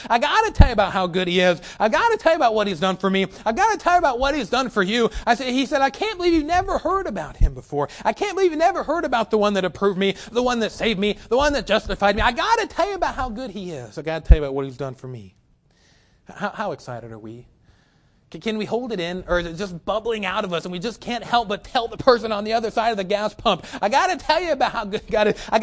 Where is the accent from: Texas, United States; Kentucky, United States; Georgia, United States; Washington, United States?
Kentucky, United States; Excuse my English. I am from Kentucky.